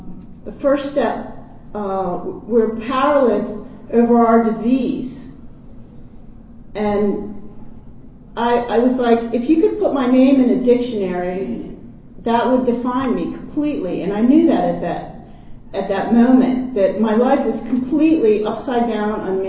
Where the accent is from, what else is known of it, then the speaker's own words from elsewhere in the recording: Potomac, Maryland, United States; And I wasn't like them, because I grew up in Potomac, Maryland.